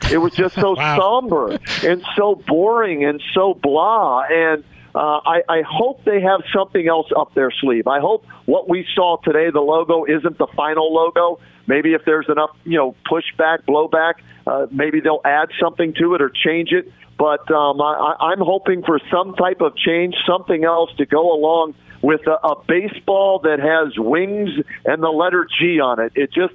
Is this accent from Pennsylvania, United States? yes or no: yes; Pittsburgh, Pennsylvania, United States; now in Cleveland, United States; I grew up in Pittsburgh, okay, a Penguins fan. I cover the Monsters on TV here in Cleveland